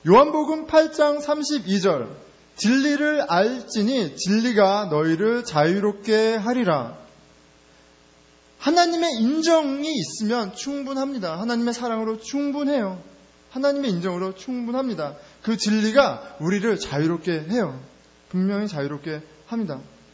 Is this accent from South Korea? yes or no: yes; South Korea; born there; 저는 뭐 한국에서 태어났는데 어떻게 영어를 잘하겠어요.